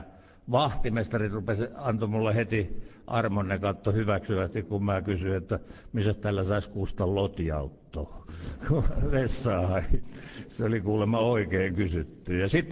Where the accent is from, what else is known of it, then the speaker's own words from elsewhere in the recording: Jämsänkoski, Central Finland, Finland; accent: Jämsä dialect; Mä olen kotoisin Jämsän Koskelta, niin kuin tuli tuossa selväksi. Siellä on se murre, mitä mä puhun mun kavereiden kanssa, Atik ja Elina tietää, että me puhutaan Jämsää. Se on savolaisperäinen murre.